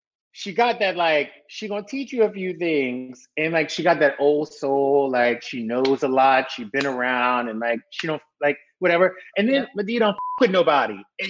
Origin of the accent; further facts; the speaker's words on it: the South, United States; I was like 12 years old. I'm from the South. That's how we go.